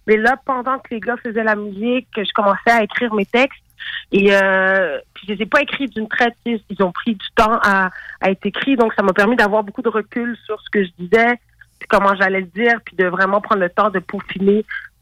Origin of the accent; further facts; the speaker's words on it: Senegal; C'est mon pays d'origine. Puis, tu sais, j'ai beaucoup d'amis là-bas. Mais le Sénégal, il y a une très grosse scène de rap là-bas.